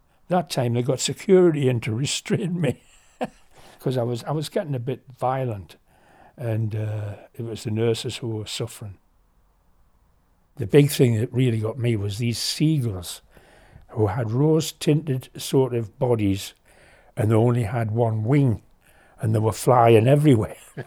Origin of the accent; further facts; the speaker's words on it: Newcastle, North East England, United Kingdom; born there; moved away as an adult; also born or lived in Canada; I was born in Newcastle, left to become a chemist and then decided to become a hippie.